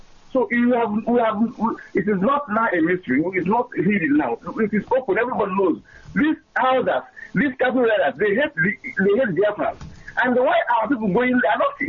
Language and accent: English; Imo, Nigeria; I'm from Imo State, of local government area in Imo State.